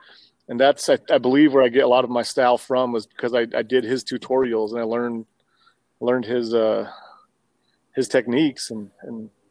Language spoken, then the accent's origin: English; Page, Arizona, United States; I'm originally from Page, Arizona, Lachie, Arizona, Navajo Nation. That's all northern Arizona. Wild Wild West